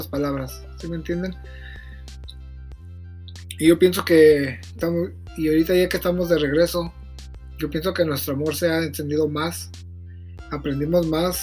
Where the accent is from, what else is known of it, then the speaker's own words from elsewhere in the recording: California, United States; soy mexicano y nacido en Baja California Norte. Crecí en el sur de California.